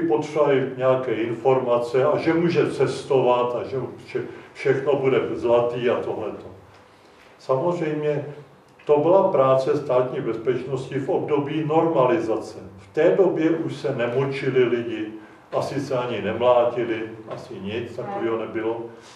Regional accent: Plzeň, Plzeň Region, Czechia; když máme my tu šanci tady jako Plzeňáci se setkat tady v tomto prostředí krásném

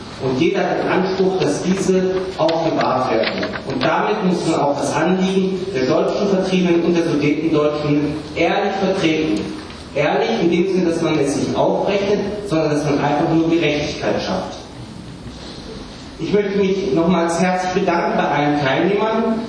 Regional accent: Switzerland; Ein besonderes Erlebnis auch, als Schweizer die Kaiserhymne singen zu dürfen.

